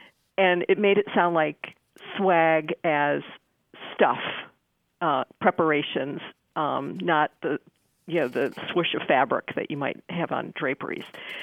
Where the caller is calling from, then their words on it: Norfolk, Virginia, United States; Hi, this is … I am calling from Norfolk, Virginia.